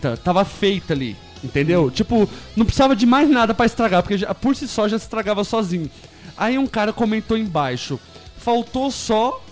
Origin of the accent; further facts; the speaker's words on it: Santo André, São Paulo, Brazil; eu sou de Santo André, lá no Brasil.